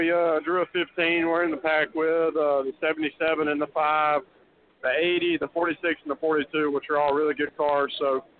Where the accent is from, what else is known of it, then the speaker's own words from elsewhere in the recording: Mobile, Alabama, United States; Yeah, man, we're from Mobile, Alabama.